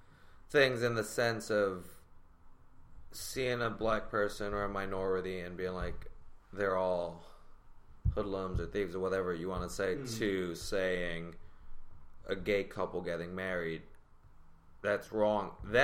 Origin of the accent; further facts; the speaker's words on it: Puerto Rico; But I remember growing up in Puerto Rico, and I grew up in a small town.